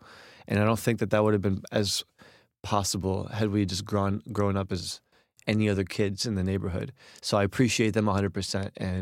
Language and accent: English; Jersey City, New Jersey, United States; So the thing about Jersey City specifically is that a lot of Egyptian immigrants end up there because there's a very strong Egyptian, specifically Muslim community.